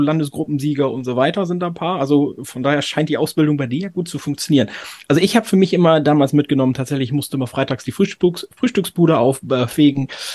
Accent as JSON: {"language": "German", "town": "Oldenburg", "region": "Lower Saxony", "country": "Germany", "said": "Also ich habe in Oldenburg studiert, ich komme aus Oldenburg, ja, aus der Ecke."}